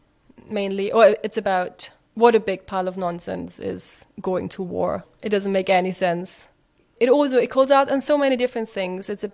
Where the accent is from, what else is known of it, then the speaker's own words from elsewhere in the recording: Linz, Upper Austria, Austria; then I joined something which is called, or was called back then, Kinder Musical Company, KMC, where I grew up in Linz.